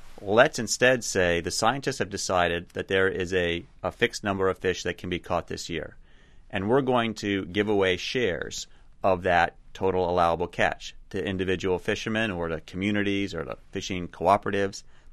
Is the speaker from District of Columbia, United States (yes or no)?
yes; Washington, D.C., District of Columbia, United States; Let me give you an example. I'm from Washington, D.C.